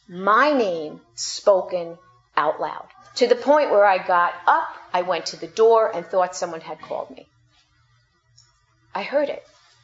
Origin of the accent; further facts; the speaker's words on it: New York, United States; I'm a New Yorker in the midst of Midwesterners in in Minnesota